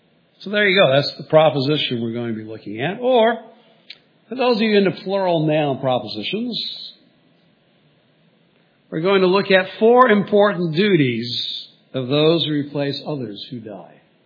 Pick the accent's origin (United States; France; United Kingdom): United Kingdom; Okay, I'm a Brit